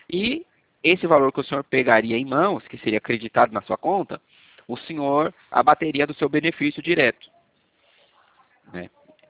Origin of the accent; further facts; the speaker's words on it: Minas Gerais, Brazil; a gente é Nordeste de Minas, lá divisa com Bahia.